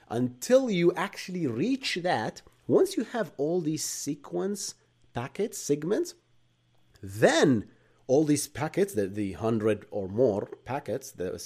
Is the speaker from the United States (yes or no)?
no; Bahrain; accent: Arab; English is a second language; I am originally from Bahrain. So I have a thick Arab accent.